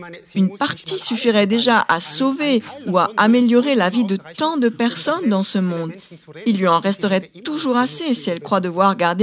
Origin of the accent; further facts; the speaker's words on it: Spain; French is a second language; Oui, effectivement, je viens d'Espagne